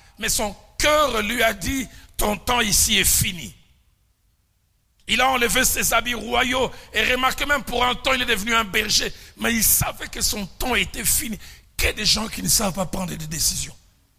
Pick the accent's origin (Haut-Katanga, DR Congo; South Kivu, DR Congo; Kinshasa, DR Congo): Kinshasa, DR Congo; J'étais allé visiter quelqu'un chez nous à Kinshasa, au clinique appelé Ngaliema.